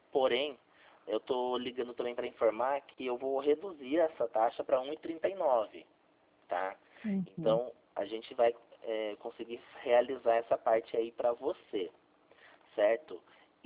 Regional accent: Curitiba, Paraná, Brazil; É que eu sou de Curitiba

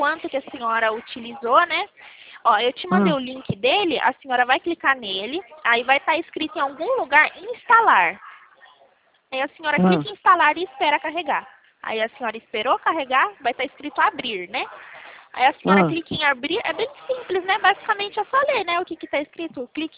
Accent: Itatiba, São Paulo, Brazil; eu sou de Itatiba, São Paulo.

